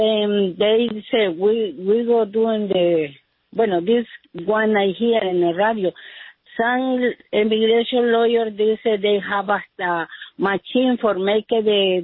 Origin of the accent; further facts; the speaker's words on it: El Salvador; moved away as an adult; now in United States; I'm from El Salvador, bro. I come in 45 years ago.